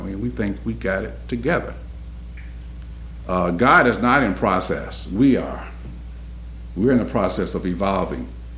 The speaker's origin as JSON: {"language": "English", "town": "Detroit", "region": "Michigan", "country": "United States", "tie": "born or raised there", "said": "I grew up in Detroit in a very segregated community, and in my community there was a wall that separated us from another community."}